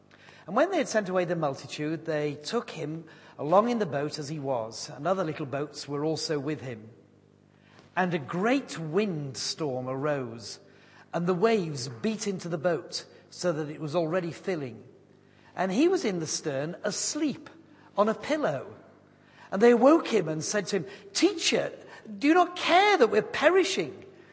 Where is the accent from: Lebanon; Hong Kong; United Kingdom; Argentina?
United Kingdom; Yorkshire and the Humber; I am a Yorkshireman